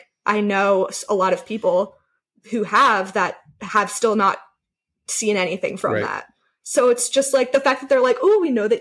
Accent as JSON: {"language": "English", "town": "Seattle", "region": "Washington", "country": "United States", "said": "having my name and people knowing that I'm from Seattle"}